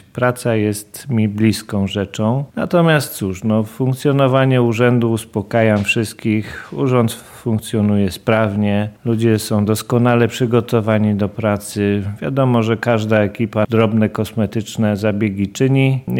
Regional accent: Świętokrzyskie Voivodeship, Poland; Ja wywodzę się z Ponidzia.

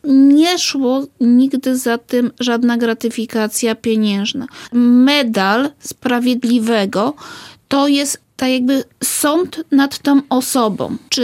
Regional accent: Świętokrzyskie Voivodeship, Poland; Jesteśmy z Kieletczyzny

